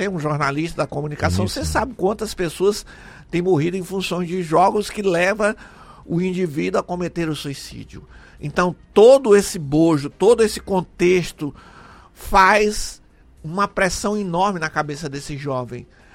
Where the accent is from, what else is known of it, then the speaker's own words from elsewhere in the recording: Ariquemes, Rondônia, Brazil; eu sou do interior aqui de Ariquemes